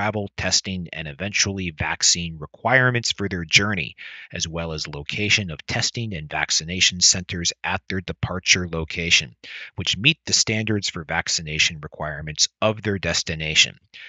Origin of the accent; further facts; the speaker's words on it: Canada; because I'm Canadian.